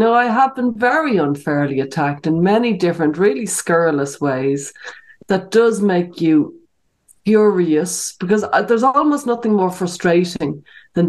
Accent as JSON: {"language": "English", "country": "Ireland", "said": "I come from Ireland"}